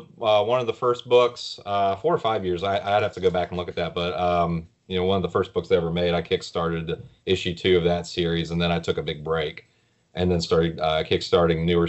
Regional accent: West Virginia, United States; So I grew up in Southern West Virginia, which is not really a hotbed for comics.

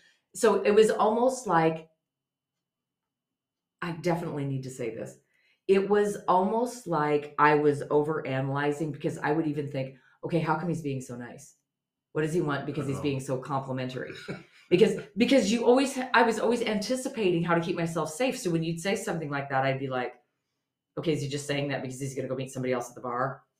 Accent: Montana, United States; I grew up in Montana, and you'll laugh. I might have said this before. So I grew up in a little Christian community.

